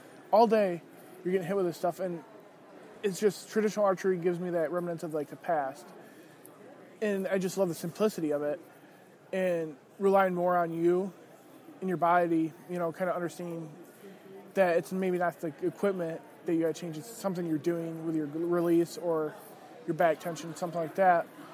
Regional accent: Michigan, United States; now in Indiana, United States; Well, I'm originally from Michigan. I was on Michigan's Backcountry Hunters and Anglers Board. I just moved to Indiana last year and became their chair.

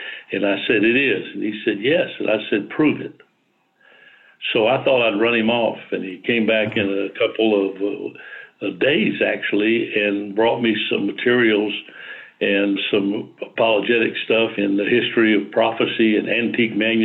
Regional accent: Galveston, Texas, United States; I grew up in Galveston, Texas, and a lot of people don't realize that Galveston was a completely illegal town. I moved there with my folks. I was 5 years old, 1943

